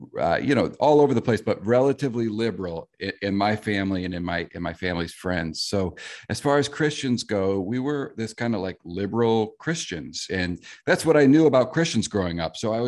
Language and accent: English; South Bend, Indiana, United States; So I grew up in South Bend, Indiana, and Indiana, of course, is a red state.